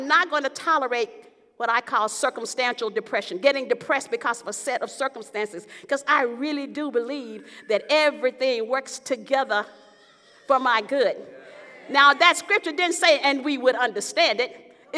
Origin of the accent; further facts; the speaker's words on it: the South, United States; I'm from the South, so I remember my dad had to go to the back of the Dairy Queen to pick up his hamburger.